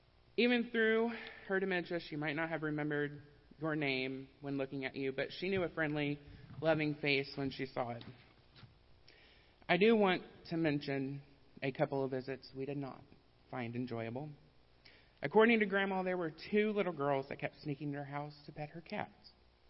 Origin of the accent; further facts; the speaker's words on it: Kansas, United States; I grew up in Kansas, and most years growing up, we'd only come down to Oklahoma a few times a year